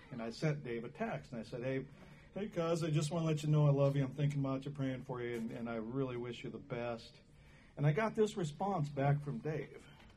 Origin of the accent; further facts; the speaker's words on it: Kansas City, United States; because I'm from Kansas City, and I checked at four different liquor stores.